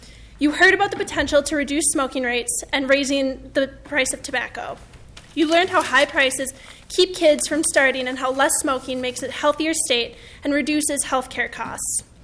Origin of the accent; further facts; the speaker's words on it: Andover, Minnesota, United States; now in Minneapolis, United States; I'm originally from Andover, Minnesota, and currently reside in Minneapolis.